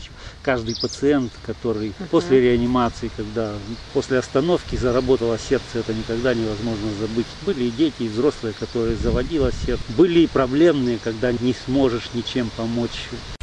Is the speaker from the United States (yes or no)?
no; Poptsovo, Russia; Да, я родом из Попцова.